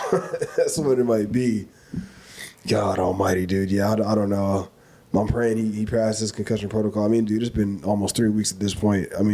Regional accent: Michigan, United States; Being again, remember, I am from Michigan

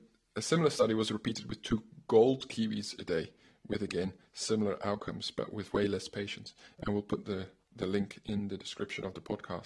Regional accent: Belgium; I'm from Belgium, and my mum swears by kiwis and has ever since I grew up.

